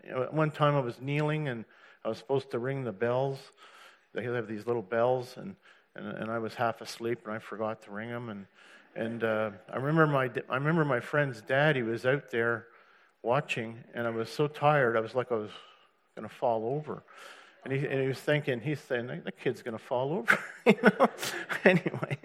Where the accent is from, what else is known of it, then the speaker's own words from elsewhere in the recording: Montreal, Quebec, Canada; born there; I was born in Montreal, Quebec, in Canada, in 1954. My dad was a Catholic, and my mom was a Lutheran Protestant.